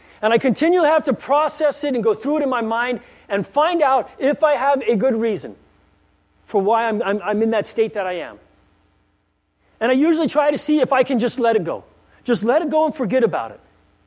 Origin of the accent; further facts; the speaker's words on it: Guam; Back when I was growing up on Guam, and I was probably junior high, maybe just getting ready to start high school